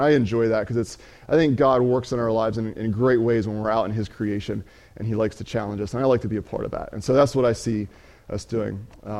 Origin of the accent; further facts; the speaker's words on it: Delaware, United States; I grew up in Delaware on a farm in a fairly close Mennonite community, and was a fairly strong Christian home.